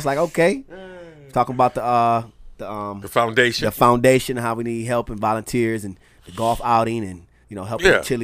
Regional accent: Muskegon, Michigan, United States; I'm from Muskegon. He's from Muskegon. And it's always, we got to have this chip on our shoulder to be in West Michigan.

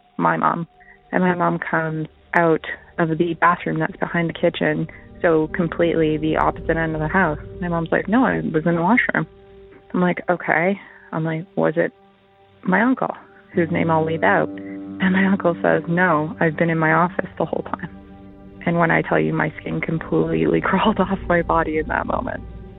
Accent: Canada; I'm from Canada

